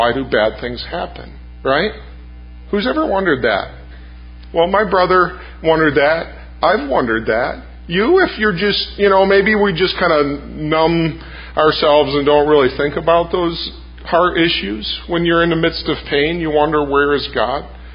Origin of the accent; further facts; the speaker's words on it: Michigan, United States; where I come from Michigan, so that tells you something right there.